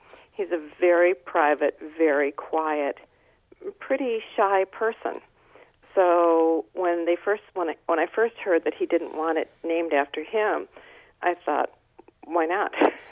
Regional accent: United States; And as an American, that means nothing to me.

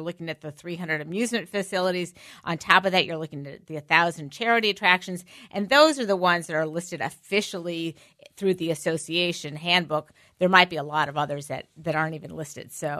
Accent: Missouri, United States; So like I grew up in Missouri near Six Flags.

